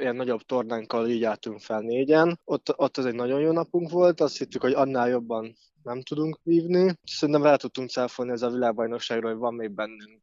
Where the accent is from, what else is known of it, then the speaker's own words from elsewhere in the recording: Kunszentmiklós, Bács-Kiskun, Hungary; én vidéki vagyok, Kunszemiklósról származok